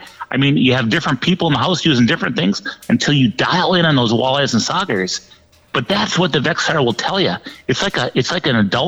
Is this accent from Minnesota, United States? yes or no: yes; St. Cloud, Minnesota, United States; And you know, I'm from St. Cloud originally